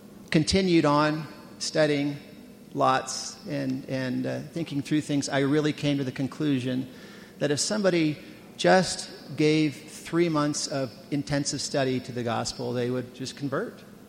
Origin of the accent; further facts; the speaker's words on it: California, United States; I grew up in Southern California.